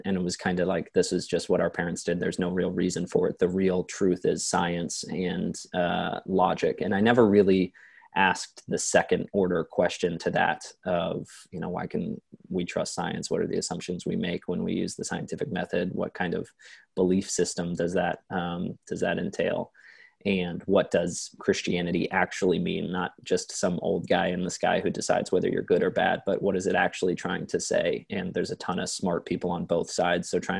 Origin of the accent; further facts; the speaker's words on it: Ohio, United States; But so I was raised in Ohio. I was raised Catholic by my saint of a mother